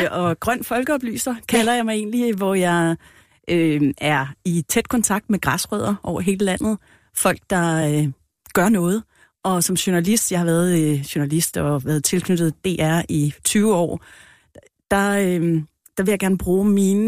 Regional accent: Zealand, Denmark; Jeg kommer selv fra et landbrug. Mm. Jeg voksede op ude i Odsherred på et landbrug, hvor mine forældre dyrkede grøntsager.

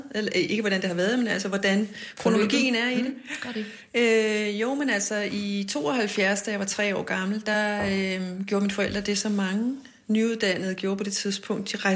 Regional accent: Greenland; og jeg er opvokset i Grønland.

